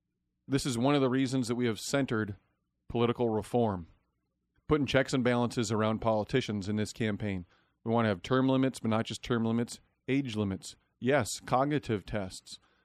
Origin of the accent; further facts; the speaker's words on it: Decorah, Iowa, United States; So, you know, in my hometown in Decorah, where I grew up, there's Trout Run Trail.